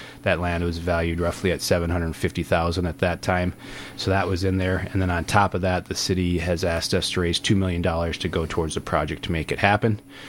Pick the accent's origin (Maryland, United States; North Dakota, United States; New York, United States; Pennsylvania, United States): North Dakota, United States; Grand Forks; Yeah, I grew up in Grand Forks, North Dakota. Sure. Kind of mandatory there if you played all through high school.